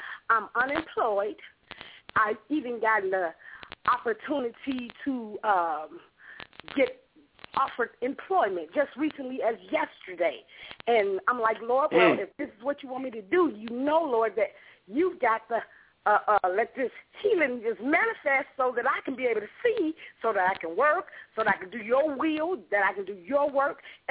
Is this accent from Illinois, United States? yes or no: yes; Chicago, Illinois, United States; I'm from Chicago.